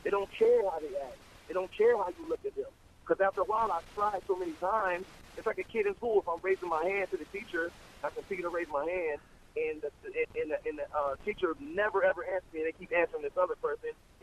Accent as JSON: {"language": "English", "town": "Minneapolis", "region": "Minnesota", "country": "United States", "tie": "born or raised there", "said": "especially growing up in Minneapolis. I think Minneapolis is the opposite."}